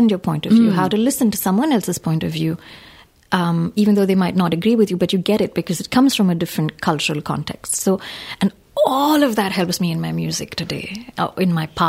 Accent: India; now in France; sister would say I'm more French than Indian now. And then we have huge debates about that. I'm like, no, I'm still Indian in my heart. I'm still so Indian

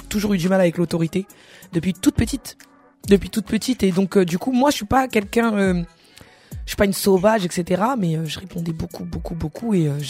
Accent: Champigny-sur-Marne, Île-de-France, France; Alors, je suis né à Champigny, j'ai grandi à Champigny.

